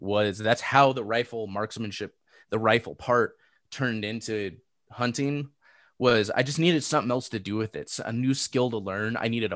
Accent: Seal Beach, California, United States; And I grew up in Seal Beach. I grew up going, riding my bike to the beach all the time. That was kind of my environment.

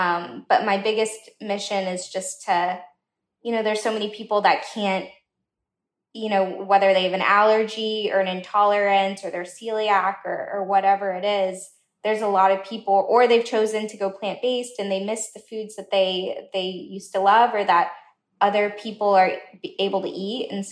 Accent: the South, United States; I'm American, I'm Southern.

